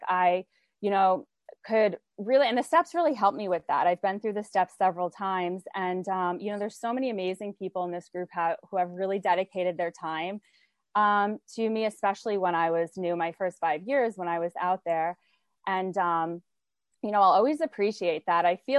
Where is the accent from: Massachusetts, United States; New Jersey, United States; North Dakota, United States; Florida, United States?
New Jersey, United States; I grew up in New Jersey. We would sneak out to go to New York City and just go to all the clubs, like really young